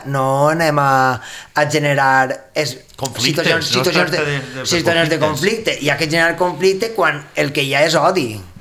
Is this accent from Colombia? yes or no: yes; Colombia; Catalan is a second language; moved away as an adult; now in Spain; Soc de Colòmbia, fa 10 mesos que estic ací i estic fent una excursió per practicar valencià.